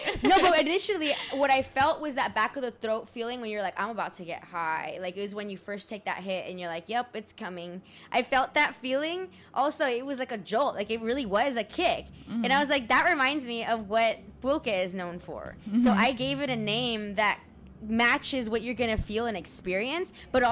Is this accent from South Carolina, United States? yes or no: no; Whittier, California, United States; Oh, man. Yeah. I feel like Whittier is, you know, very, very Latino area for sure.